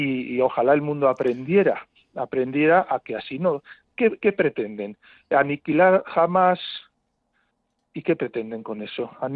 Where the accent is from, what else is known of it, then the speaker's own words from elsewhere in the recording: Basque Country, Spain; la gente que podemos estar escuchando este medio de comunicación, que somos gente vasca